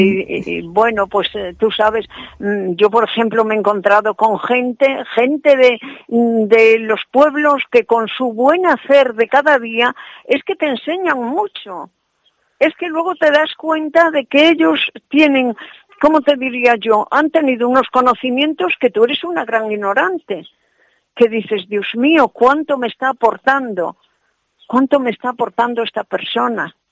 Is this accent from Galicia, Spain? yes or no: yes; Galicia, Spain; now in Zamora, Spain; yo soy amante de mi tierra, soy gallega 100%, pero es que ahora también soy zamorana 100%.